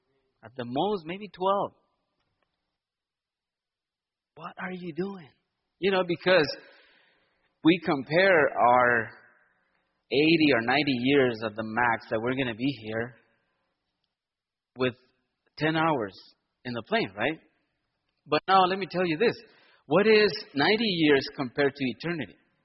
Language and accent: English; El Paso, Texas, United States; Well, you know, we're from El Paso, we come from Calvary Chapel, and we're going on a tour to the seven churches.